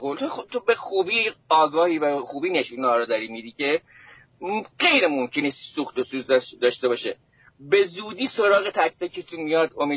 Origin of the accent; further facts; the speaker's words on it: Iran; میخوام به عنوان یه ایرانی یه کاری بکنم.